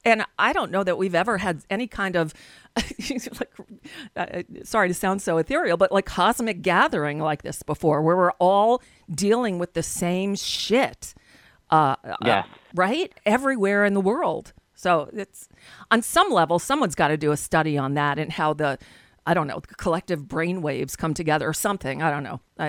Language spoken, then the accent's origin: English; New York City, New York, United States; born there; now in South Florida, United States; I live in South Florida now, but I was born in New York, and after college, I moved back to New York.